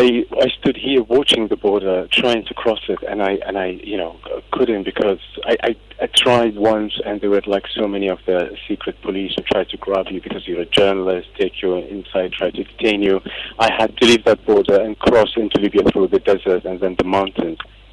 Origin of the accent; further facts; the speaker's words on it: Iraq; I mean, I come from Iraq.